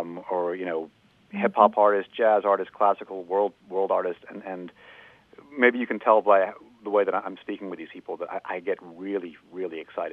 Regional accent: United States; I'm Indian English, born and raised in America, so I've got a lot of influences

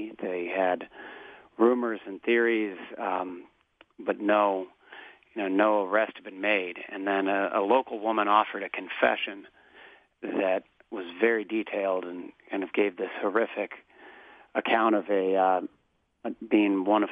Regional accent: Bloomington, Indiana, United States; A 19-year-old girl in my hometown in Bloomington went out for a bike ride on a beautiful spring morning.

